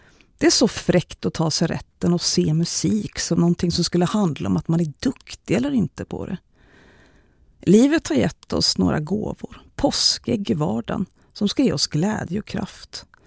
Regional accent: Jämtland County, Sweden; jag växte upp i Jämtland där utomhusidrott och att röra på sig överlag är människors allra vanligaste och viktigaste hobby.

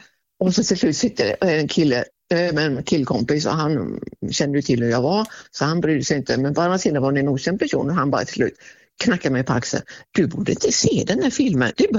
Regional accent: Sweden; Jag är ju svensk absolut i mitt själ och hjärta

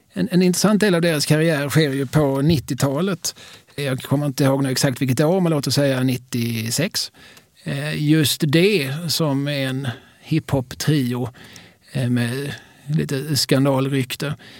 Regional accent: Skåne, Sweden; för oss som skåningar är lite lustigt

